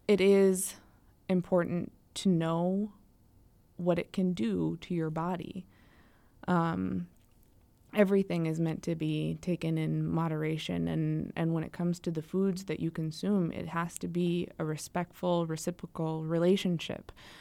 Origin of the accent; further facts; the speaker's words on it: United States; I introduced myself, and everyone wanted to know, so what are you? And I was like, I'm Native American.